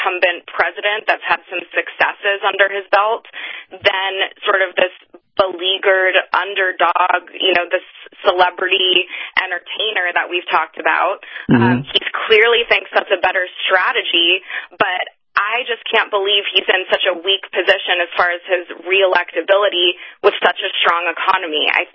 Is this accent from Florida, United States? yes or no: no; California, United States; I'm from California. I've watched Kamala Harris rise.